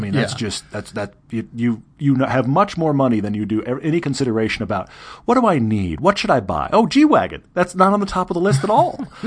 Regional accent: Texas, United States; And look, I'm from Texas. I get it.

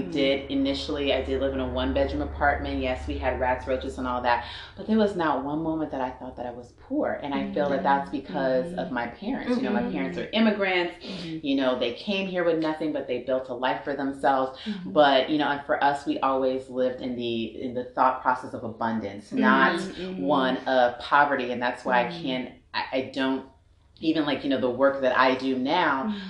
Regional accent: Los Angeles, California, United States; I say that I'm from South Central, not South LA like the gentrifiers will say, because I'm from the OG 213 area code.

